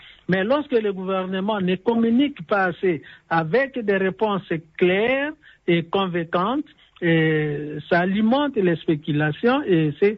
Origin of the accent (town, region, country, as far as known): DR Congo